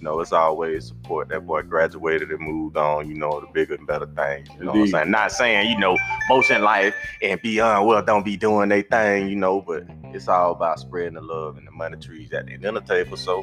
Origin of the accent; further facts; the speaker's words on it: the South, United States; like I say, I'm from the Dirty South, man, so I ride with it